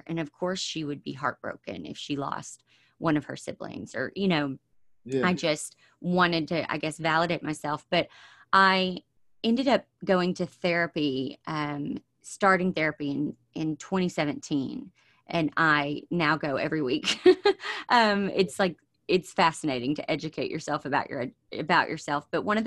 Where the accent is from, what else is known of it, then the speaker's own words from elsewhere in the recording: the South, United States; And growing up in the South, it was expected that I would graduate high school and I would go straight to college